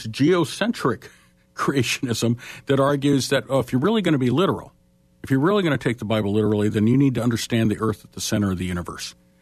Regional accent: Denver, Colorado, United States; I grew up in Denver, and when Genesis Flood hit, my father went crazy

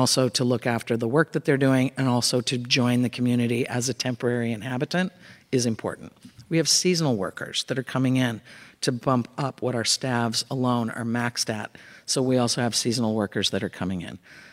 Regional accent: West Coast, United States; I was in Los Angeles prior.

